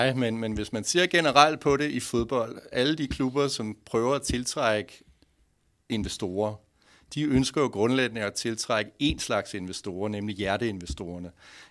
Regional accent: Odense, Region of Southern Denmark, Denmark; fordi i OB eller i Odense har jeg hjemme, og derfor skal jeg støtte den klub, hvor jeg kommer fra.

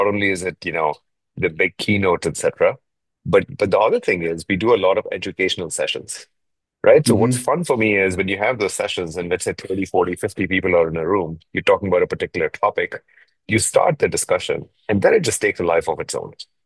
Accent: India; now in Seattle, United States; I grew up in India, Peter, but I've been in the States about 30 years now, and most of the time I've lived in Seattle. In fact, I'm in beautiful, sunny, green Seattle.

